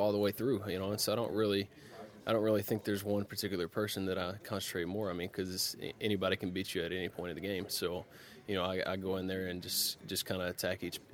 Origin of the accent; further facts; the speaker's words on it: the South, United States; because I'm from the South, so I grew up in that.